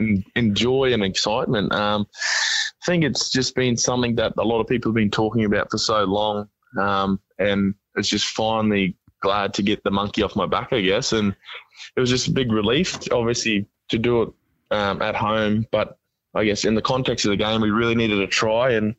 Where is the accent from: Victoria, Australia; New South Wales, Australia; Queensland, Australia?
Queensland, Australia; Townsville; growing up out in Dirigan in Townsville here, everyone always has dreams and aspirations.